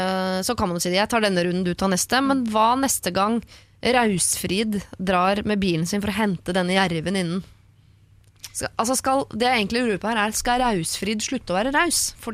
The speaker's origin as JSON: {"language": "Norwegian", "region": "Møre og Romsdal", "country": "Norway", "said": "Som sunnmøring henvender jeg meg til deg."}